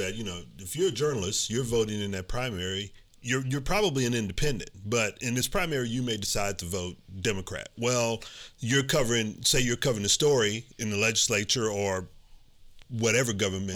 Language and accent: English; Houston, Texas, United States; This happened in my hometown about 20 years ago when the Houston Chronicle, which was owned by Hearst